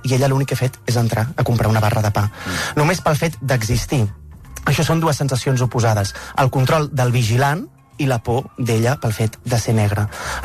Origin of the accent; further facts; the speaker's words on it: Tarragona, Catalonia, Spain; si he d'explicar que soc de Tarragona, perquè Tarragona és una ciutat que està a una hora de Barcelona